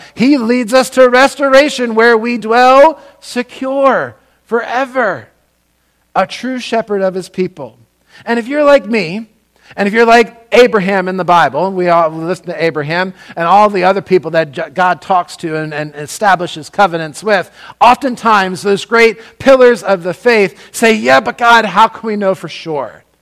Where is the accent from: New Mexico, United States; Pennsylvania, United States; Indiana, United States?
Pennsylvania, United States; Lancaster; I'm from Lancaster, Pennsylvania. We have a town in Lancaster, Pennsylvania called Ephrata.